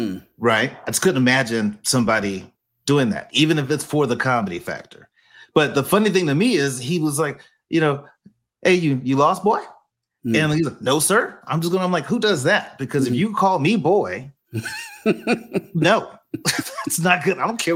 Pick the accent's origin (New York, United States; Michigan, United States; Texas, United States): Texas, United States; I've grown up. I grew up in Texas. I've been around people like this guy.